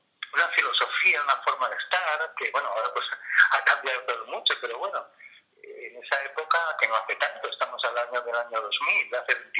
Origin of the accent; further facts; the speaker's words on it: Ronda, Andalusia, Spain; Andonda es un ancestro mío, porque era negra de Ronda, yo soy negro de Ronda, y es una familia muy antigua, una familia gitana muy antigua, española